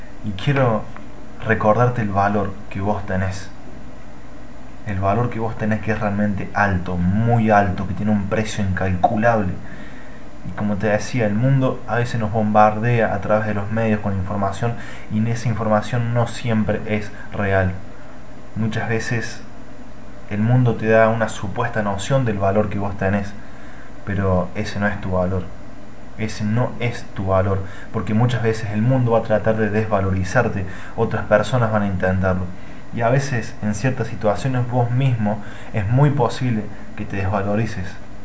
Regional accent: Río Cuarto, Córdoba, Argentina; soy de Río Cuarto, Córdoba, Argentina

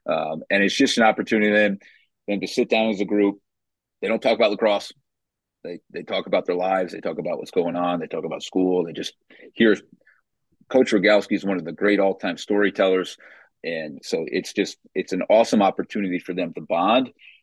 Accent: New York, United States; But now I am from Long Island

